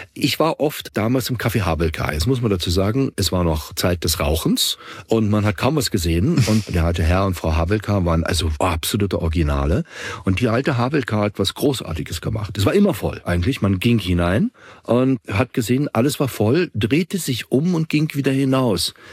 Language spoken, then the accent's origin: German; Vienna, Austria; zur Hofburg, also das imperiale Wien